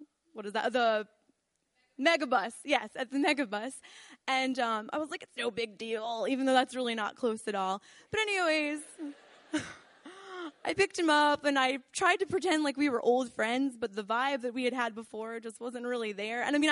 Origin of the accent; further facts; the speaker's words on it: Baltimore, Maryland, United States; oh, yeah, I'm from Baltimore, you know, doing a reading in Philadelphia.